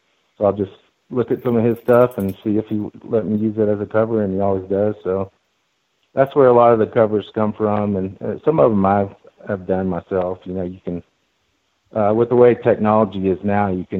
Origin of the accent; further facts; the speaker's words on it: Texas, United States; also born or lived in Temple; I've lived all over Texas. I was born in Temple, which is kind of between Waco and Austin